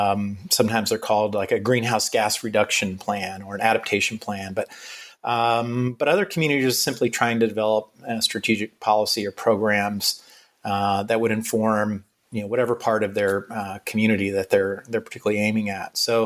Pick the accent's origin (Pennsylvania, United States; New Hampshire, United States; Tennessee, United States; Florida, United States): Florida, United States; if back in my home state of Florida, we're obviously concerned about hurricanes.